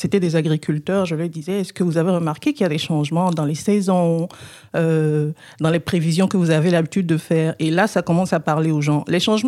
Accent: Benin; now in Canada; C'est sûr que ça ne sonne pas québécois. je suis originaire du Bénin. C'est un pays qui est en Afrique de l'Ouest.

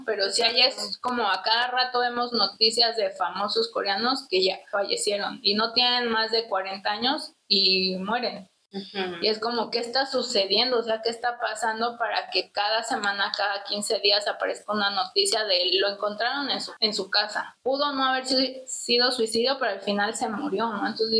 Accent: Mexico; cómo es que podríamos tomar el ejemplo como mexicanos y mexicanas para despuntar

